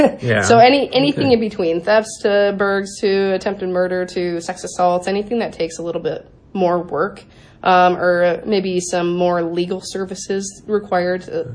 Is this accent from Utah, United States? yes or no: yes; Utah, United States; born or raised there; now in Iowa, United States